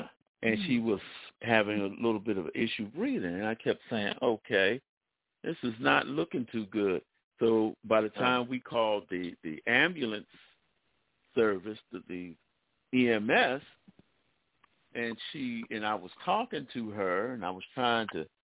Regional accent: Philadelphia, Pennsylvania, United States; Carrie and I are both from Philadelphia.

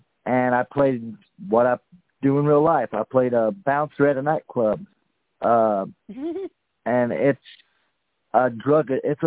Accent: Indiana, United States; now in Indianapolis, United States; I am from Indianapolis, Indiana. Born and raised in Indiana, but not Indianapolis. I've lived here for about going on 32 years

